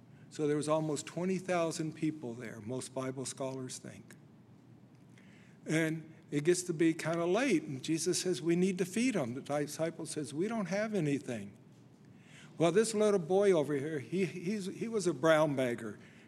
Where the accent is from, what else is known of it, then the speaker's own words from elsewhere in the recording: Alabama, United States; Now, I'm from Alabama, and I like the University of Alabama.